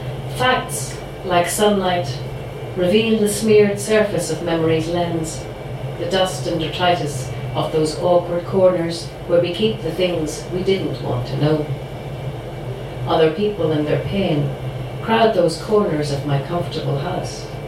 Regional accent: Belfast, Northern Ireland, United Kingdom; I grew up in Belfast in the bad times, pretty much, and something peculiar has been happening over the last few years.

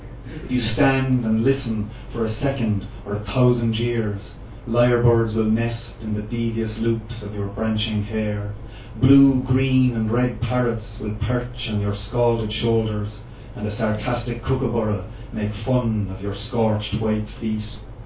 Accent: Ireland; now in Australia; one of the peculiar things about being Irish in Australia

